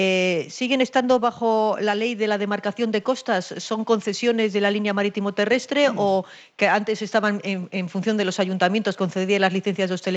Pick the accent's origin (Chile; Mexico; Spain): Spain; Andalusia; now in Sopela, Spain; Bueno, pues yo soy el andaluz alcalde de Sopela.